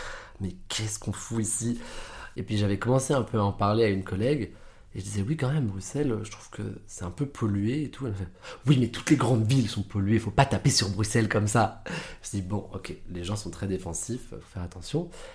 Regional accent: France; also born or lived in Netherlands / Italy; now in Brussels, Belgium; du coup, je travaille au Parlement européen depuis début février. J'ai grandi en France un peu, aux Pays-Bas, j'ai habité en Italie.

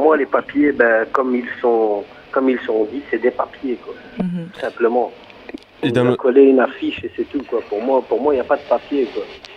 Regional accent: Belgium; born there; J'ai mes papiers belges, je suis né en Belgique. Je viens de me retrouver il y a 3 mois sur Liège

